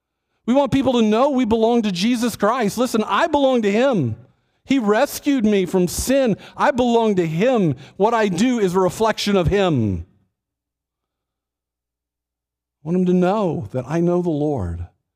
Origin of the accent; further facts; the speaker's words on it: Texas, United States; I grew up in Texas. I played football. And I'm a generation that if you grew up in Texas, you had to play football or it was a problem, okay?